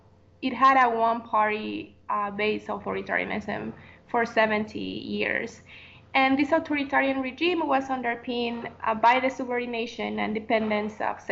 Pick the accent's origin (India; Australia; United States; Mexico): Mexico; I was born and raised in Mexico